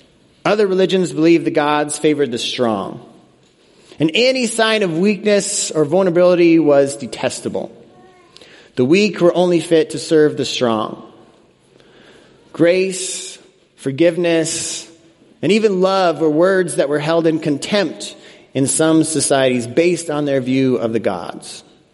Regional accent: Colorado, United States; Many of you know I grew up in Colorado. That's why I'm a Broncos fan, as many of you know.

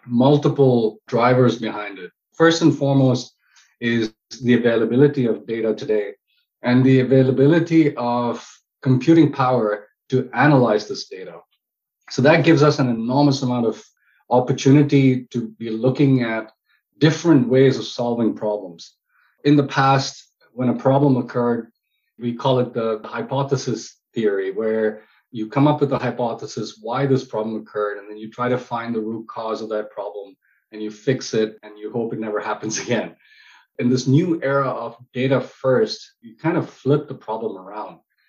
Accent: South India, India; Well, you know, I'm Indian, so I'm very biased to my cuisine. And being in India, I'm from the southern part of India.

